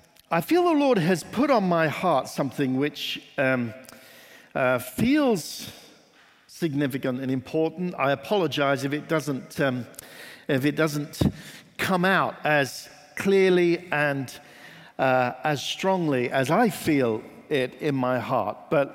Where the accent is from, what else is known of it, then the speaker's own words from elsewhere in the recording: Oxford, South East England, United Kingdom; I'm from Oxford in England. I pastor a church called Trinity Church, which is in the heart of the city of Oxford.